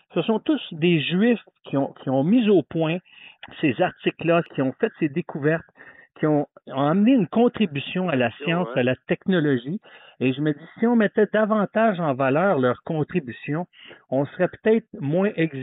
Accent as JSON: {"language": "French", "town": "Montreal", "region": "Quebec", "country": "Canada", "tie": "born there", "said": "je suis né à Montréal et j'ai vu l'évolution de la communauté juive orthodoxe."}